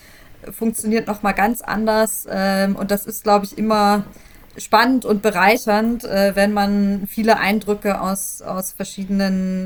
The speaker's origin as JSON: {"language": "German", "country": "Mexico", "accent": "Mexican Spanish", "said": "Man muss dazu sagen, mein spanischer Akzent ist eben ein mexikanischer Akzent. Das merkt man auch, nachdem ich 3 Sätze rede."}